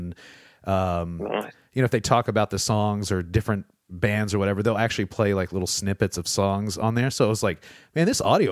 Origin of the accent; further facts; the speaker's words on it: United States; I feel like me being an American, it's like I'm obligated to like